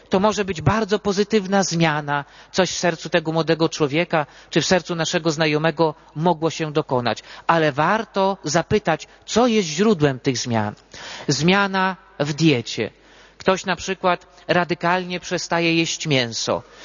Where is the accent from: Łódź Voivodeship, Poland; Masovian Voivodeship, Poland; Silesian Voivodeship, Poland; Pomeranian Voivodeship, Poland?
Masovian Voivodeship, Poland; Węgrów; Miałem przykład spod swojej miejscowości, spod Węgrowa, ze wschodu Polski, skąd pochodzę.